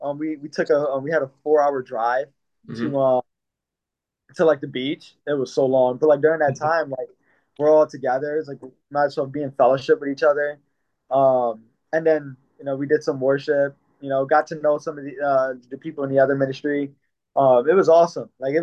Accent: Philadelphia, Pennsylvania, United States; now in Leicester, United Kingdom; It can be hard to speak because I'm from Philly, so it can be hard to speak to somebody from Leicester like they're from Philadelphia.

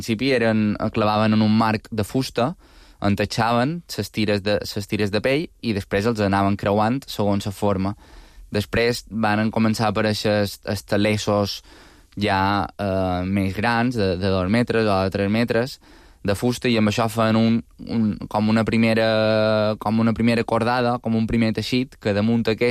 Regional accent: Sant Joan, Balearic Islands, Spain; a Sant Joan, per exemple, que és el meu poble

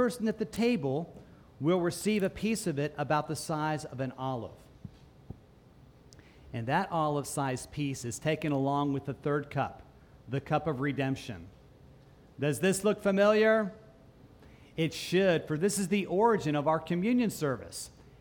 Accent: St. Petersburg, Florida, United States; growing up in St. Pete, Florida, when we'd have the Seder at my mom's house or we'd go to the synagogue

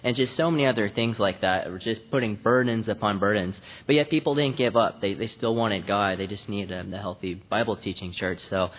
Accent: Colorado, United States; I'm from Colorado

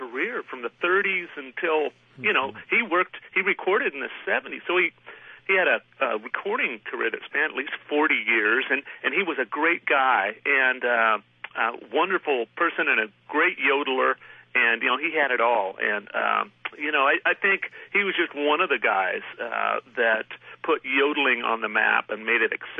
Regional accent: United States; because I'm an American, and that's what I grew up listening to.

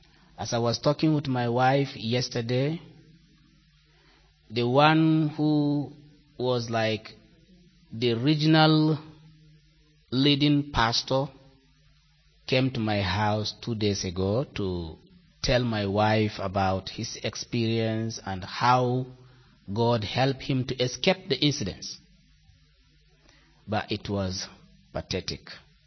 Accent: Nigeria; I am from Nigeria. And it happens that I came from the state that is suffering or passing through persecution now at this time.

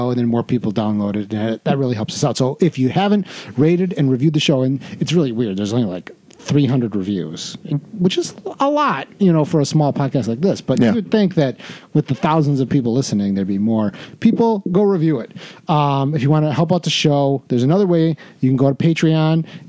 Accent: Milwaukee, Wisconsin, United States; I am from Milwaukee. I'm not Italian, so that educates my view.

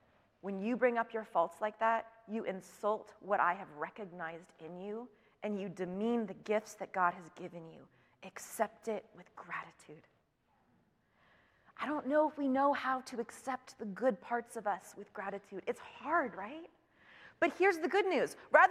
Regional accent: Seattle, Washington, United States; I am not from California, I'm from Seattle, Washington, and I had family in California

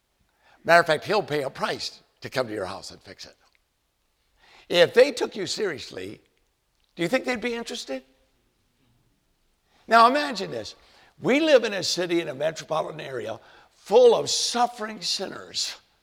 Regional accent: Winston-Salem, North Carolina, United States; Dr. Spees was our dear friend when I was growing up in Winston-Salem, North Carolina.

